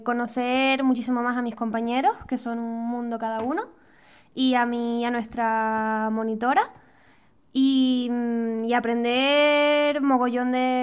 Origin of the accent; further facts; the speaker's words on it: Canary Islands, Spain; Y yo soy de Tenerife.